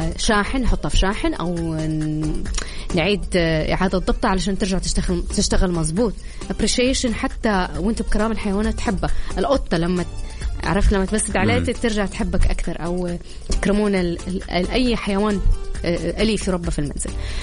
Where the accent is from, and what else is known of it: Mecca, Makkah Province, Saudi Arabia